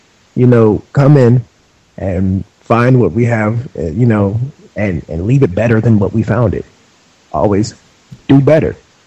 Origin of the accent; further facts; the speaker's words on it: Atlanta, Georgia, United States; obviously I grew up in the South, Atlanta, Georgia.